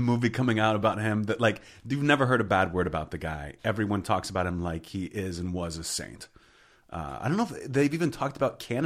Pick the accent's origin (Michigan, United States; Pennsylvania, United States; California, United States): Pennsylvania, United States; Pittsburgh; I grew up in Pittsburgh where like he taped that show.